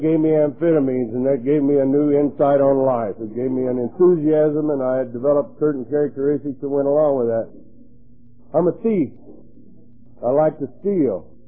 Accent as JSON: {"language": "English", "region": "Texas", "country": "United States", "tie": "born there", "said": "Like I said, I was born in Texas, at a very early age, I was kind of a hyperactive kid"}